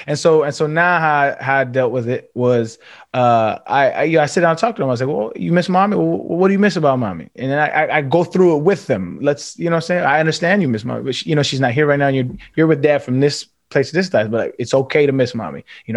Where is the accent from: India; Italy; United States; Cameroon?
United States; Like he's just dealt with an entirely different circumstance than I grew up with in America.